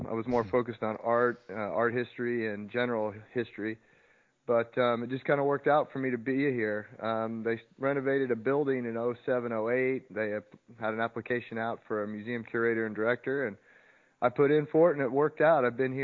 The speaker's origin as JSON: {"language": "English", "region": "Oklahoma", "country": "United States", "tie": "born or raised there", "said": "I grew up out here in Oklahoma, and my family moved out here when I was just a little kid."}